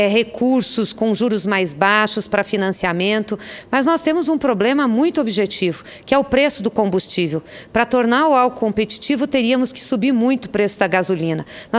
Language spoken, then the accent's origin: Portuguese; Paraná, Brazil; Mas pode contar comigo aqui, senador, como paranaense, como a pessoa que defende o setor